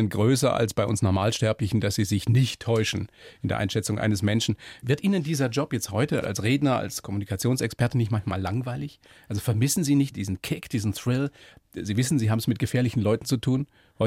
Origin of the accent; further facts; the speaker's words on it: Bavaria, Germany; Ich bin Oberpfälzer.